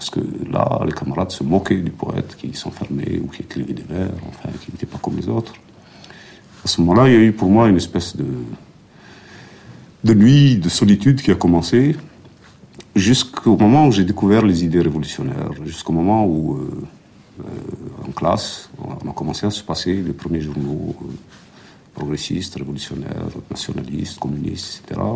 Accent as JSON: {"language": "French", "town": "Constantine", "region": "Constantine Province", "country": "Algeria", "tie": "born there", "said": "Je suis né à Constantine en 1929. Je ne sais pas quel mois exactement."}